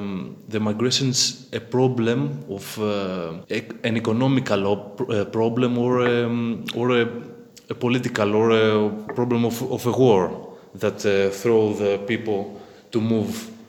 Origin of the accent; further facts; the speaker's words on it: Greece; English is a second language; Because I'm coming from Greece, we know this issue that happens the last 10 years almost with the migration